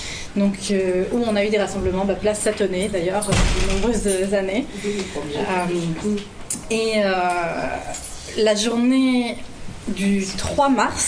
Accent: Quebec, Canada; now in Chambéry, France; Je suis québécoise d'origine, je vis à Chambéry, donc c'est pas très loin

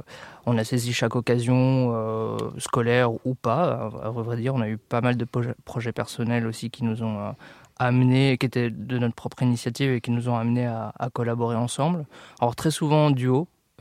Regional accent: Bourgogne-Franche-Comté, France; Moi je viens de Bourgogne, j'ai suivi le même parcours

